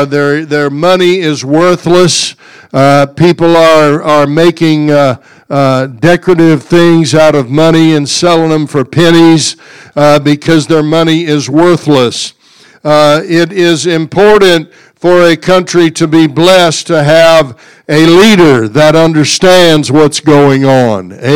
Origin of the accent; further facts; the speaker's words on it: United States; I'm glad I'm an American today. I know we got lots of problems, but I'm glad that we are Americans today.